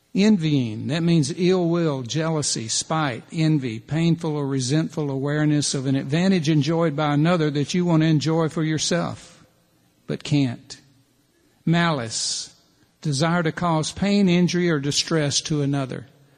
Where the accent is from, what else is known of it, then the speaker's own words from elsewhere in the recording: the South, United States; As a Southerner, I know about seceding from.